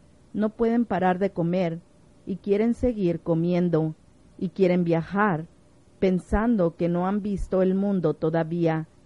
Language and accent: Spanish; Detroit, Michigan, United States; Yo fui criado en Detroit, Michigan, donde hay millones de personas.